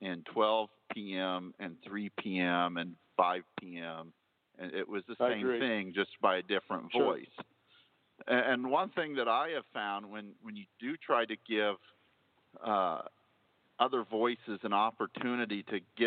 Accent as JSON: {"language": "English", "town": "Huntington", "region": "Indiana", "country": "United States", "said": "And I'm from Huntington, Indiana."}